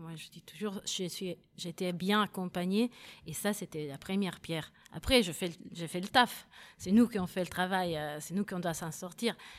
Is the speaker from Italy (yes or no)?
yes; Italy; now in France; Moi, je suis italienne et en Italie, ça n'aurait été pas possible.